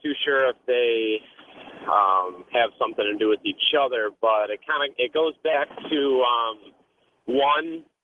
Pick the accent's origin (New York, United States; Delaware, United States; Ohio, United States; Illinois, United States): New York, United States; Buffalo; Now, I'm from Western New York, Buffalo area